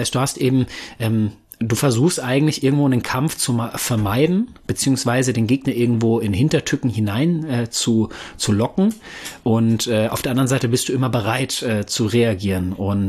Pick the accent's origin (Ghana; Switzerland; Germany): Germany; North Rhine-Westphalia